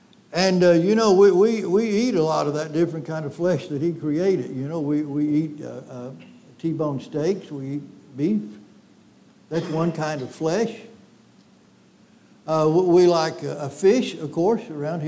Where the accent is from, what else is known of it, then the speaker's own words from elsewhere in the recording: Florida, United States; I grew up some in Florida, and you used to be able to eat a rattlesnake.